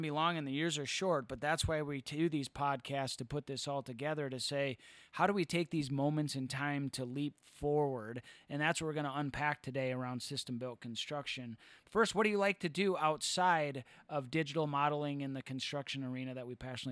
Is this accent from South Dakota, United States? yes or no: yes; South Dakota, United States; As a kid growing up in South Dakota, is a lot of that as well.